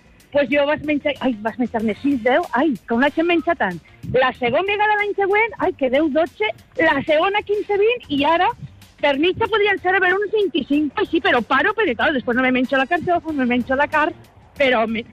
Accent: Valencian Community, Spain; Mira, jo soc valenciana. Mm. Visc a les Terres de l'Ebre, però en aquests moments truco de Barcelona.

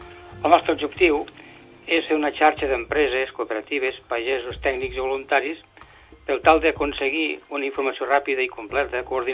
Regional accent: Lleida, Catalonia, Spain; soc de Lleida

